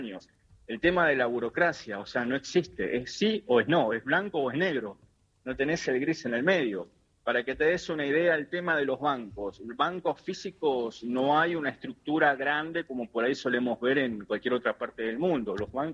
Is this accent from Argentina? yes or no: yes; Argentina; moved away; yo es lo que más extraño a veces de Argentina